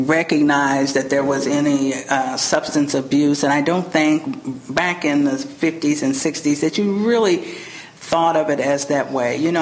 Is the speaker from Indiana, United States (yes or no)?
yes; Rockport, Indiana, United States; Well, I was born and raised in Rockport, Indiana, which is about 35 miles from here, just on the border of Indiana and Kentucky